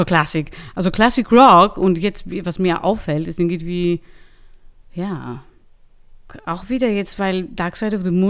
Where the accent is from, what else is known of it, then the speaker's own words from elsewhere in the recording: Athens, Attica, Greece; In Athen, genau, in Athen, weil ich komme aus Athen, genau.